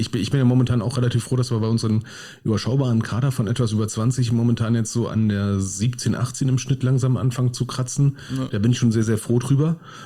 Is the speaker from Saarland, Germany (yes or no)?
no; Rixdorf, Berlin, Germany; Weil ich komme aus Rixdorf.